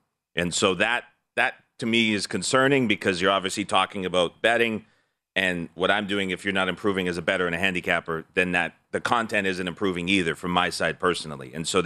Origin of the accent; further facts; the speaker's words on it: Alberta, Canada; as a Canadian, just pack up and move into the States. But I think for sure, winters in California, a lot more appealing than winters in Alberta, Canada.